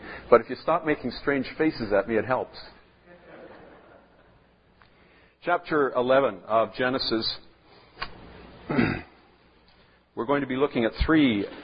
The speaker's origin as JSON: {"language": "English", "town": "Vancouver", "region": "British Columbia", "country": "Canada", "tie": "born there", "said": "The reason I was born in the Vancouver General Hospital was my mother was there at the time."}